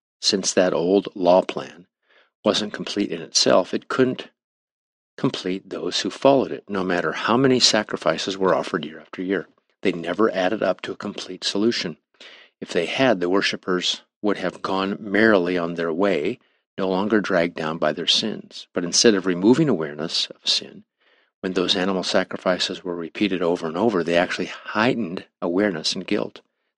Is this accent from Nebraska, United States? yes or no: yes; Nebraska, United States; I was brand new from Nebraska. I didn't know downtown LA from anything.